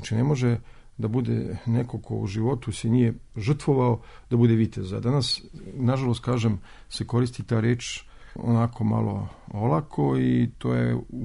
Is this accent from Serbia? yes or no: no; Paris, Île-de-France, France; A ja sam sticam okolnosti živeo u Francuskoj, gde sam rođen, u Parizu, tamo proveo mnogo, mnogo vremena i decenija.